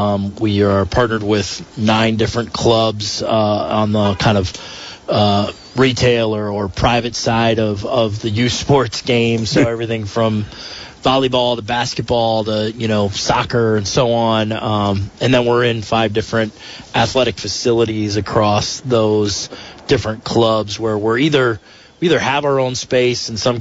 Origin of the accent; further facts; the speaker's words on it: Washington, District of Columbia, United States; I'm from Washington, D.C.